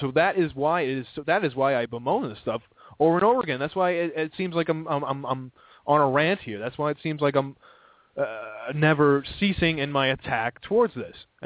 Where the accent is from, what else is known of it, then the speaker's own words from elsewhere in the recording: New York, United States; I'm from Long Island, and I am very racist, okay?